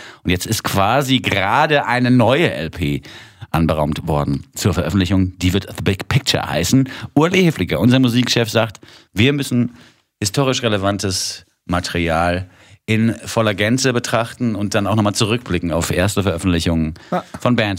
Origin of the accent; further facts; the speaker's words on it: Nuremberg, Bavaria, Germany; Hallo, ich komme aus Nürnberg.